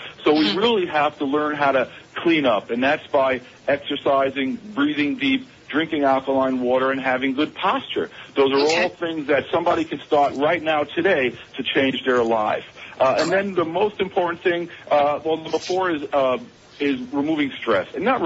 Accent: New York City, New York, United States; You know, I grew up in Brooklyn, New York, and we hung our clothes, four family homes next to each other, so everybody got to see each other's laundry.

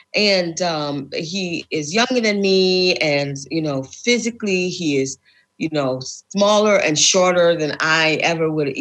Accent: South Bronx, New York, United States; I grew up in the South Bronx, which is the most dangerous place it's the top five most dangerous place in the U.S.

